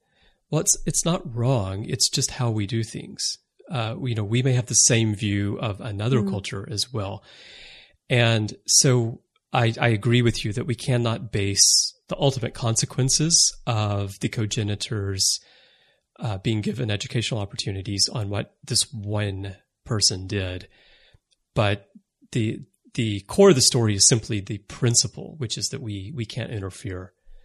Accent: United States; moved away as an adult; now in Japan; I'm American, but I've lived in Japan most of my adult life. So I'm quite Japanese, the way that I do things.

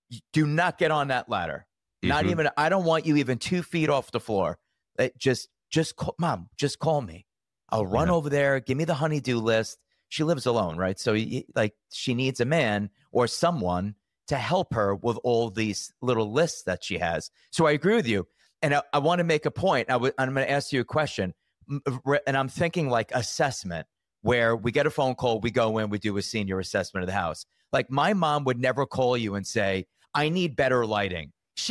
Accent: New York, United States; You know, I grew up in New York and it would be, oh, I got a guy.

